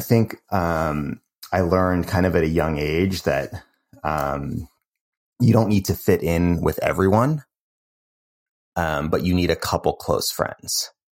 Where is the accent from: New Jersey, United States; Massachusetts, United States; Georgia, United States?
Massachusetts, United States; Cambridge; I grew up in Cambridge, which is outside of Boston.